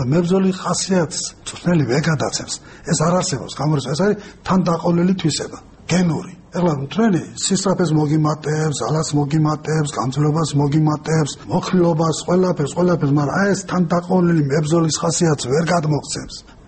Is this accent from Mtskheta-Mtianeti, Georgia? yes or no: no; Tbilisi, Georgia; დიდუბეში დავიბადე გავიზარდე. სადაც მე ვცხოვრობდი, ძალიან ახლოს იყო დიდუბის ეკლესია, თამარმეფის ეკლესია სულძახიან.